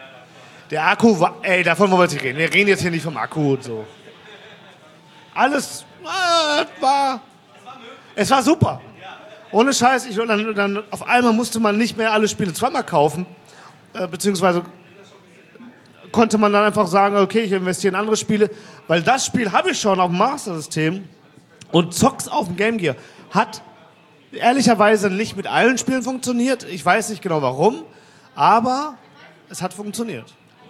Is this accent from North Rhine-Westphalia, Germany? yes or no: yes; Mülheim an der Ruhr, North Rhine-Westphalia, Germany; Ich komme ja, wie gesagt, aus Mühlheim, falls da keiner weiß.